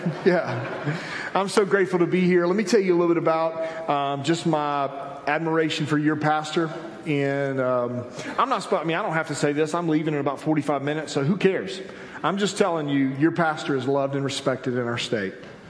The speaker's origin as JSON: {"language": "English", "town": "Albany", "region": "Georgia", "country": "United States", "tie": "born or raised there", "said": "Growing up in Albany, I grew up literally"}